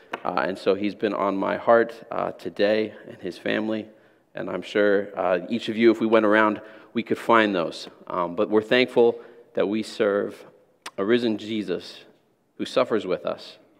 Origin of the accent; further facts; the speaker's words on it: Angola; I grew up in Angola, like I said, and we used to get some missionaries that would come to visit from Canada